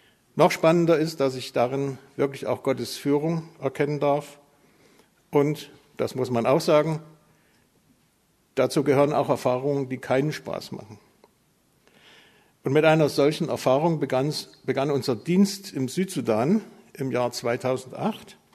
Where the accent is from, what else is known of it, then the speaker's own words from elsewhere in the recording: Saxony, Germany; born there; ich bin gebürtiger Sachse und die Sachsen können einfach alles